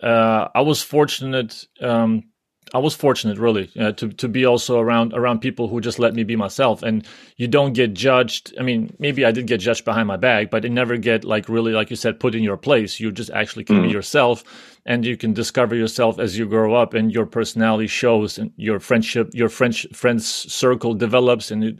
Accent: Germany; You know, I didn't grow up in Lithuania. I grew up in Germany, and I feel a little bit.

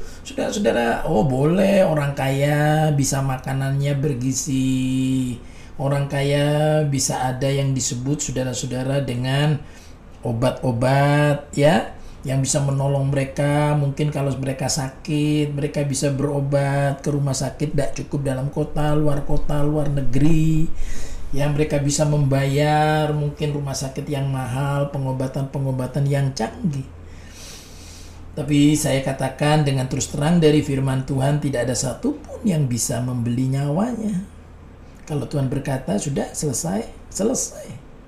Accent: East Java, Indonesia; born there; Lalu saya ini lahir di Pulau Madura, ya.

